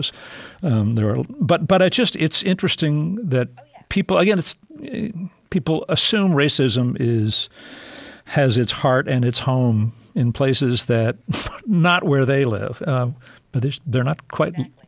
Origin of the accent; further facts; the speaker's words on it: Corpus Christi, Texas, United States; moved away as an adult; also born or lived in Philadelphia; when I grew up in South Texas, Corpus Christi, and in a not particularly enlightened time. I was born in the 50s and came up north in the 70s.